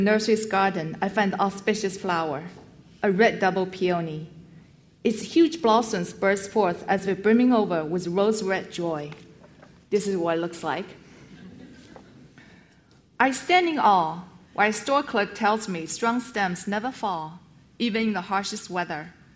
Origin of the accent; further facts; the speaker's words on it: China; moved away as an adult; now in United States; I grew up in China and came to U.S. to study computer science.